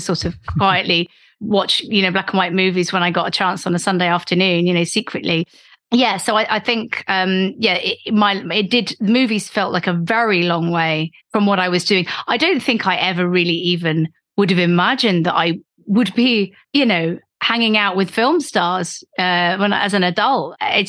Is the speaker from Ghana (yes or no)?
no; South West England, United Kingdom; But I was certainly fascinated by movies growing up in Devon.